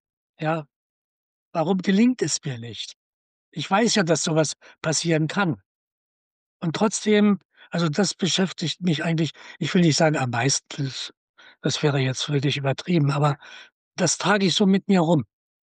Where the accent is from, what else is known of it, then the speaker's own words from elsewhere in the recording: Wrocław, Lower Silesian Voivodeship, Poland; born there; fahre auch in jedem Jahr nach Breslau. Also in meine Geburtsstadt.